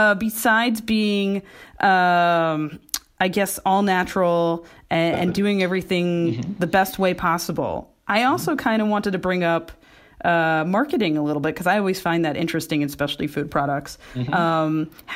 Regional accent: Brooklyn, New York, United States; I grew up on Hebrew National beef salami, the old school thing. I'm a very Brooklyn born raised person.

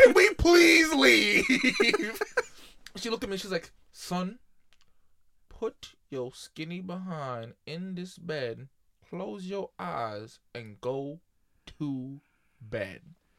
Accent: Jamaica; also born or lived in Brooklyn, United States; Oh, yeah, definitely. I'm fucking Jamaican.

